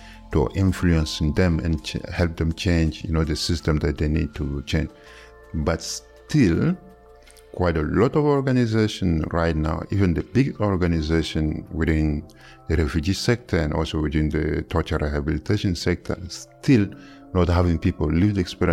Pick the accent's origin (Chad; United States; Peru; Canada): Chad; English is a second language; now in United Kingdom; I came from Chad after fleeing torture to the UK in 2005.